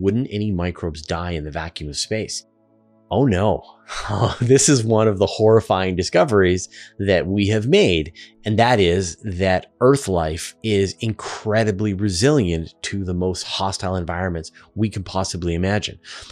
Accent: Western Canada, Canada; accent: Western Canadian; I'm going to say the word lava a lot with my Western Canadian accent, and I know it sounds wrong to your ears, but this is how we say the word here in Western Canada.

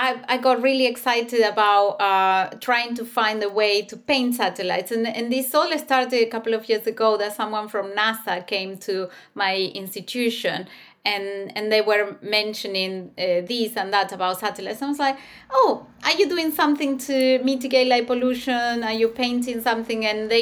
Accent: the south, Argentina; now in United Kingdom; I come from originally from Argentina in the south, that is quite rural and quite dark. But here where I am in the UK

